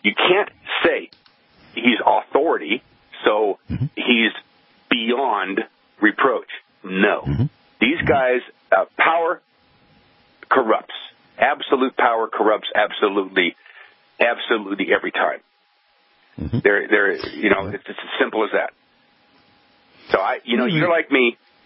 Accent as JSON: {"language": "English", "region": "Oregon", "country": "United States", "tie": "born or raised there", "said": "I was raised on the Indian Reservation, Klamath Reservation, Northern California, Southern Oregon."}